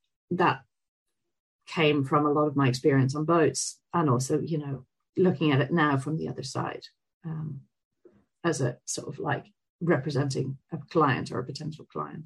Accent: Ireland; also born or lived in Dublin / Belfast / Southampton / Bermuda; I'm originally from Ireland. I grew up between Dublin and Belfast. And then I went off to university to study oceanography in the UK, in Southampton.

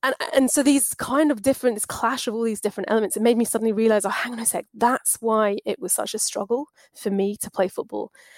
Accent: South East England, United Kingdom; When I grew up, I was growing up on the Isle of Wight as a child

